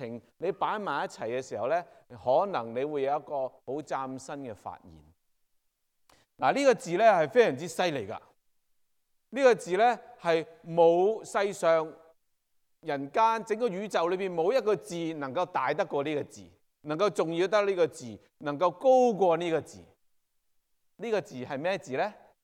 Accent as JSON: {"language": "Chinese", "town": "Yuen Long", "country": "Hong Kong", "tie": "born or raised there", "said": "我在元朗住的那时候，我一出去九龙的时候，我必定经过很大的山。无论我小的时候在那里也好，或者我上次两年前、两三年前回香港也好"}